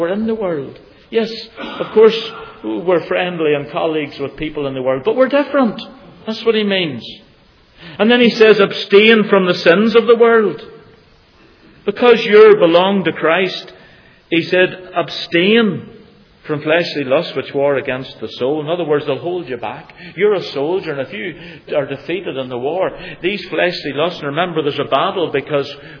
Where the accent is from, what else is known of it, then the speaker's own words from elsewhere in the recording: Northern Ireland, United Kingdom; I'm not an American. I'm from Northern Ireland. That's the flag of our country.